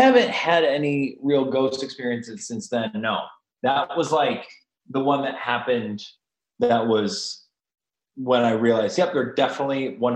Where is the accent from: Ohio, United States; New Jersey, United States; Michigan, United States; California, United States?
Ohio, United States; It's weird. I'm from Ohio and Ohio State's my favorite team, and this is amazing.